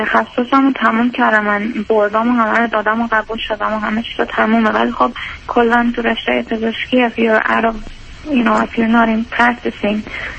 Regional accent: Iran; moved away as an adult; now in New York, United States; من بعد از دیپلم از ایران اومدم بیرون

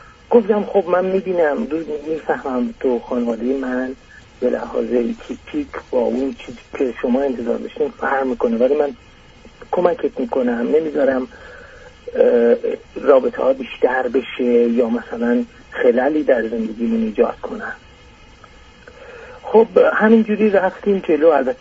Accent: Azerbaijan, Iran; من ترک آذربایجان.

